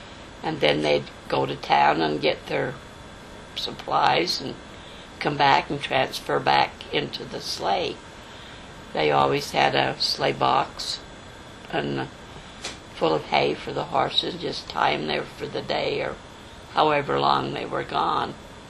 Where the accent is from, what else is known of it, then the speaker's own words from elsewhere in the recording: Smoot, Wyoming, United States; Up in Smoot at the foothills, about 2.5 miles west of Smoot. Couldn't have grown up in a better place.